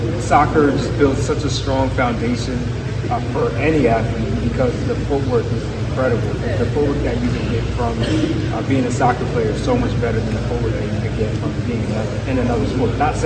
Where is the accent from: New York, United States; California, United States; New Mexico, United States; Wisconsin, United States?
New York, United States; It's my first time, even though I'm from New York. I'm right down the way.